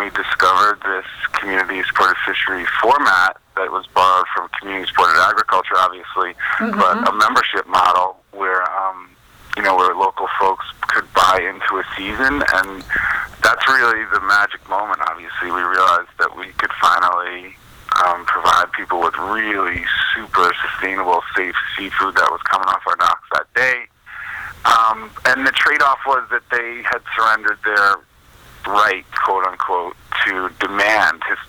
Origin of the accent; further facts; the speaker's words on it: Shinnecock, New York, United States; I grew up fishing in Shinnecock, but I also grew up in my parents' tavern.